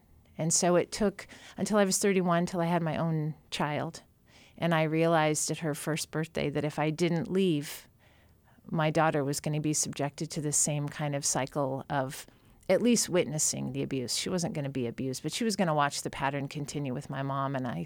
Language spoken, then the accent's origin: English; Juneau, Alaska, United States; also born or lived in Seattle / Lake Tahoe; And so I was born in Seattle but raised here much of my early life and bounced back and forth, leaving anytime my mom met another man and made a bad decision. So, but Juneau's a hometown and two hometowns for me. The other one is Lake Tahoe.